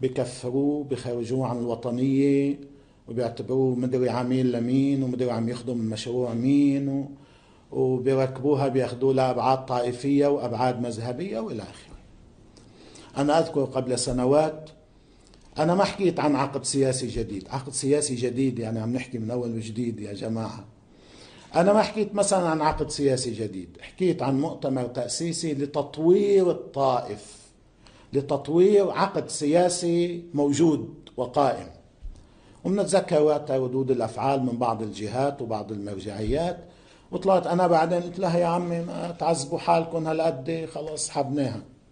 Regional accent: Lebanon; عندنا في لبنان

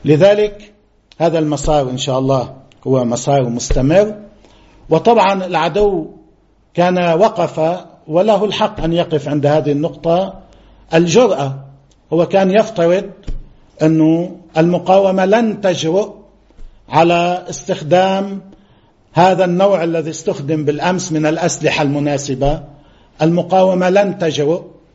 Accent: Lebanon; نحن نجزم بأننا كلبنانيين لدى اللبنانيين من العقول والتجارب والخبراء والقدرات البشرية

